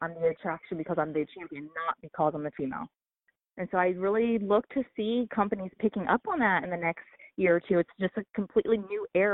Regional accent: Dayton, Ohio, United States; So to have won the Rockstar Pro title in my hometown, like aside of working all these big companies, Shimmer, Shine, CZW, Ring of Honor, when I wrestle for Rockstar Pro in Dayton

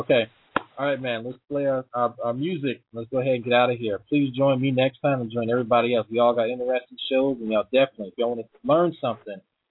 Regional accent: Louisiana, United States; which started in my home state, Louisiana, which is ratchet.

